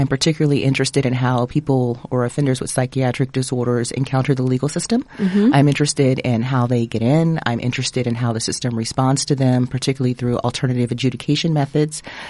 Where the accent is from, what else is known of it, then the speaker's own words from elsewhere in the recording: Houston, Texas, United States; So I am a native Houstonian. I'm born and raised in Houston, Texas